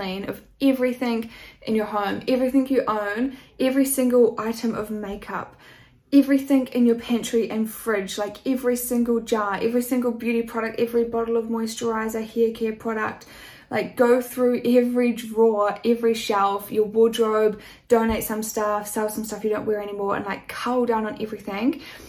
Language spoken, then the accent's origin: English; New Zealand; moved away; and then I couldn't get government support because I'm from New Zealand.